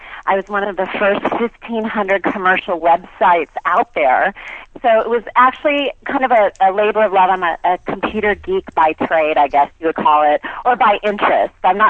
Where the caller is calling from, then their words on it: Los Angeles, California, United States; I'm actually calling from Los Angeles before I take off on a trip.